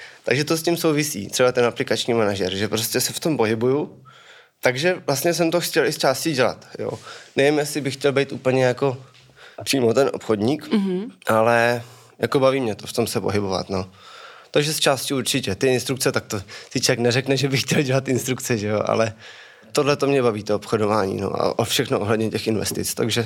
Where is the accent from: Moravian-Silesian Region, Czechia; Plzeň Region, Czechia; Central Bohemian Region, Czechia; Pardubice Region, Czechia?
Central Bohemian Region, Czechia; Čelákovice; rodiče řekli, že si mám najít nějaký koníček, nebo co jako bych chtěl zkusit dělat, tak jsem našel u nás v Čelákovicích taekwondo